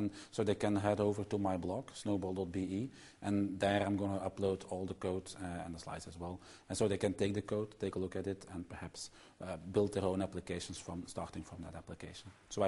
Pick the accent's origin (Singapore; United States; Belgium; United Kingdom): Belgium; I'm here from Belgium, so it's a home match for me. I'm a regional director for Microsoft here in Belgium